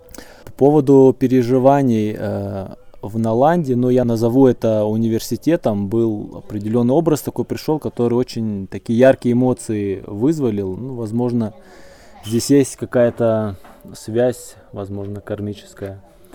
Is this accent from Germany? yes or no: yes; Germany; я из Германии.